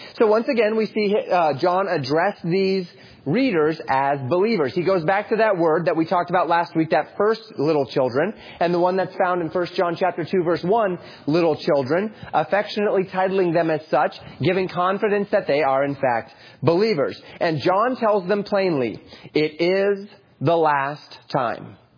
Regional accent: Colorado, United States; I grew up in Colorado, and I would go hike in the mountains.

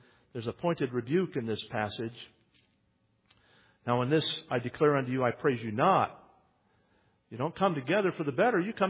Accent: West Virginia, United States; I am from West Virginia.

